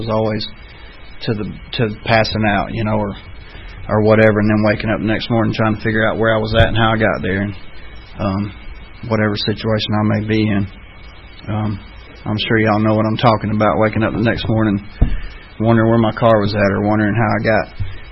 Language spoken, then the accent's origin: English; Decatur, Georgia, United States; born there; The I was born in Decatur, and my dad worked at General Motors, and he was an old country boy from Gainesville that moved up here to work at General Motors